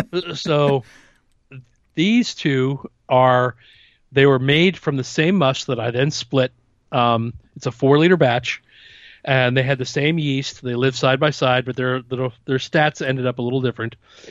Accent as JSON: {"language": "English", "region": "Missouri", "country": "United States", "accent": "Missouri", "said": "pick up some of my Missouri accent again. Go to the holler."}